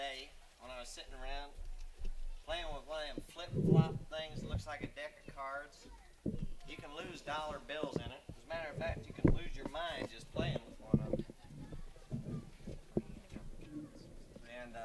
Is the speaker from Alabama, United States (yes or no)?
no; Ohio, United States; I was pouring metal at a factory out in southwestern Ohio near my hometown.